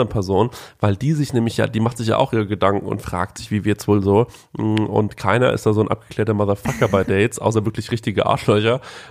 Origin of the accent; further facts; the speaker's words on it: Goldbach, Bavaria, Germany; wir sind dann irgendwie durch Goldbach gefahren und ich habe dir quasi gezeigt, wo ich aufgewachsen bin